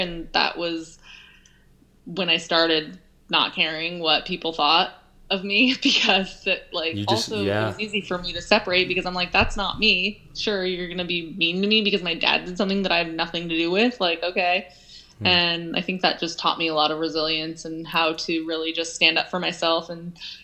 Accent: Olympic Valley, California, United States; I was always very interested in the Olympics just because I grew up in Olympic Valley, and I naturally just wanted to travel the world.

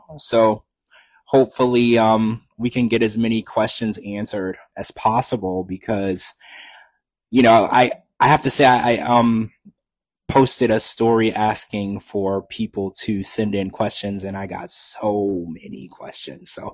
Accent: Louisiana, United States; I grew up in the South in Louisiana, so country music.

